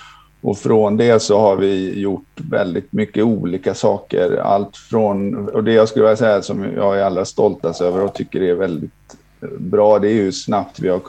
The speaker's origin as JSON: {"language": "Swedish", "town": "Gothenburg", "region": "Västra Götaland County", "country": "Sweden", "lives_now": "Stockholm, Sweden", "said": "Jag är en göteborgare i den stockholmska diasporan sedan mer än 15 år tillbaka. Jag har min hemvist i Göteborg"}